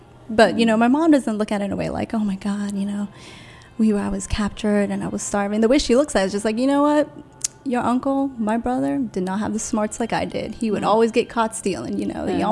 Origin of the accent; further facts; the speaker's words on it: United States; born there; You know, I'm American born.